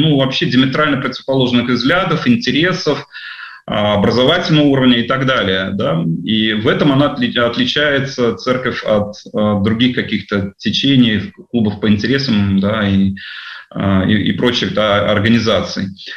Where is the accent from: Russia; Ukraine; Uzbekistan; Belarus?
Uzbekistan; я и сам родом из Узбекистана, да, где все-таки распространен ислам